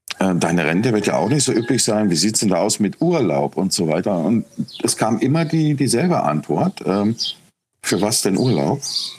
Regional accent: Germany; Es ist eine ganz andere Mentalität, die wir als Deutsche vielleicht gar nicht im ersten Moment so verstehen.

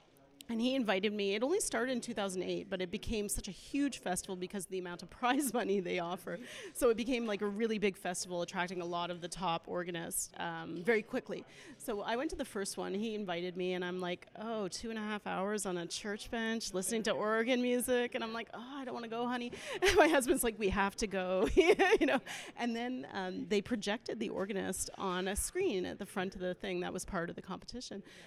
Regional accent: Montreal, Quebec, Canada; I come from Montreal, Canada, so a long way.

